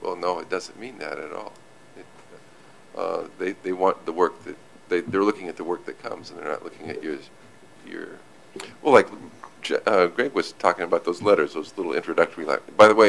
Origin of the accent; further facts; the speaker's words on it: Washington, United States; The dumb luck of my young publishing life was that I grew up in Washington State.